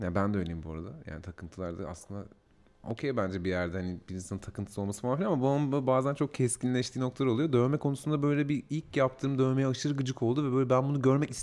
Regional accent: Istanbul, Turkey; İstanbul.

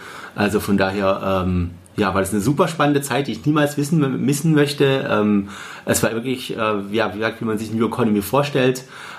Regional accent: Triberg, Baden-Württemberg, Germany; Ich komme eigentlich aus dem Schwarzwald, aus einem kleinen Dorf, aus Triberg im Schwarzwald mit 5000 Einwohnern.

